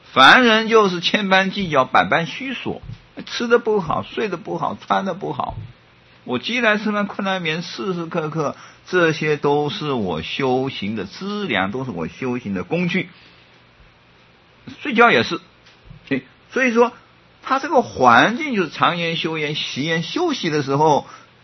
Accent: Taiwan; 那个时候我们台湾人当能够当日本人的少尉，那是很不容易的

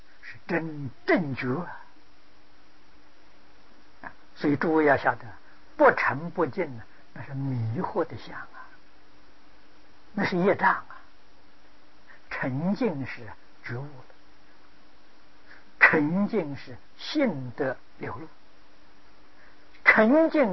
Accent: China; 这一点我们中国人不如外国人

